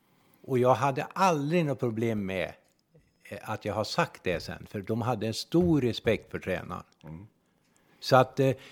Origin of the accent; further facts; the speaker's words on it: Hagfors, Värmland, Sweden; i Hagfors när jag växte upp där